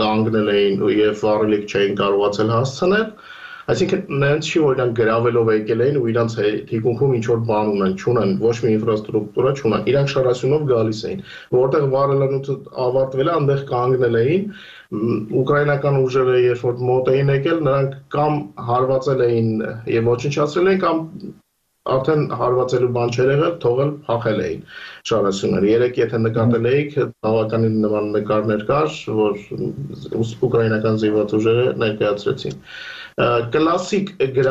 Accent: Armenia; now in Ukraine; երբ ինչպես մենք կարելիցիկ Հայաստանից են, իրենք գնալու տեղում են

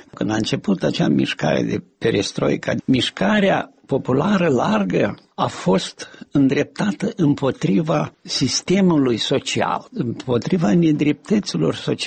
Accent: Transnistria, Moldova; Vreau să spun chiar în satul meu, care este în zona separatistă, eu când merg și stau de vorbă cu oamenii

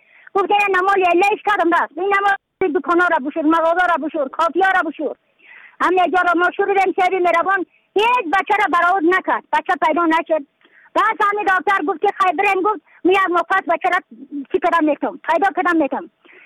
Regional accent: Badakhshan, Afghanistan; از بدخشان هستم، مرکز بدخشان، سوالی اکلی پایان، قیره وینگ،

